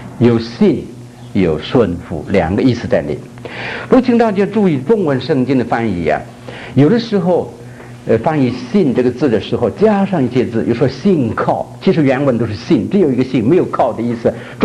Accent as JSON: {"language": "Chinese", "region": "North China", "country": "China", "tie": "born or raised there", "said": "在我的家乡华北，这个有一种树叫做酸楂，"}